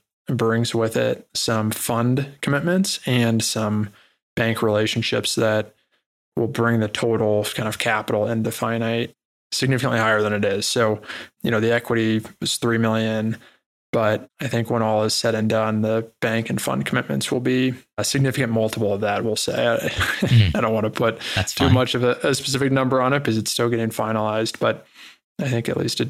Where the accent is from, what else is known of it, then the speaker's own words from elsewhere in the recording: St. Louis, Missouri, United States; But no, I mean, growing up in St. Louis, Missouri, I pretty much wanted to be a professional baseball player.